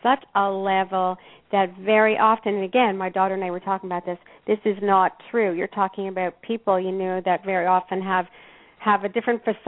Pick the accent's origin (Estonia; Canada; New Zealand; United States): Canada; moved away as an adult; being Canadian, moving here, my daughter, coming into the industry